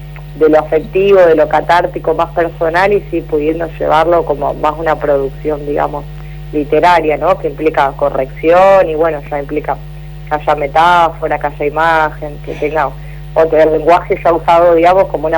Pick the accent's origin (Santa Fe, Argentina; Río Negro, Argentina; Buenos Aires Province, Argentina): Santa Fe, Argentina; now in Rosario, Argentina; Yo soy de Santa Fe, nací allá, pero bueno, vivo hace muchos años en la ciudad de Rosario.